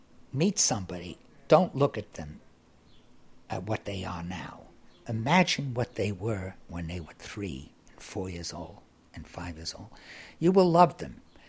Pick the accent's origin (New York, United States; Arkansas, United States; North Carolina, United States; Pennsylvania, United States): New York, United States; New York City; also born or lived in Boston; I grew up in New York City and Boston and New York, but every summer my mother would take us up to Maine, where all our French-Canadian relatives were.